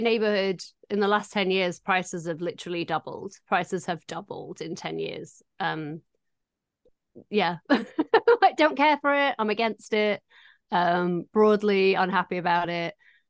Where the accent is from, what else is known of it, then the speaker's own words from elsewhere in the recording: Doncaster, Yorkshire and the Humber, United Kingdom; And I am also from Doncaster.